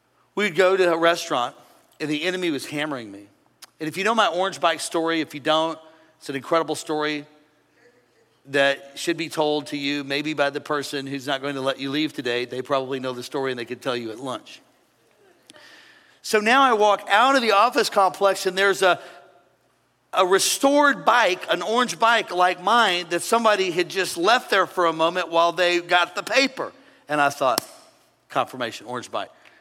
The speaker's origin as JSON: {"language": "English", "region": "Missouri", "country": "United States", "said": "I'm from Missouri."}